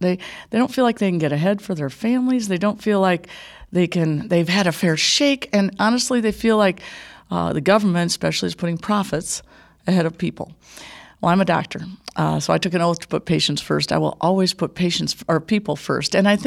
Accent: Waterloo, Iowa, United States; I come from Waterloo, originally Waterloo, Iowa, and big family.

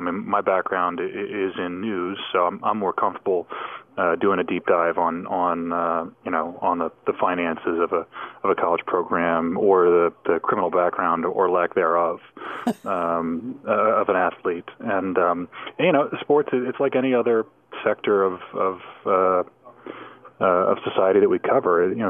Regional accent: Pennsylvania, United States; I grew up outside Philadelphia.

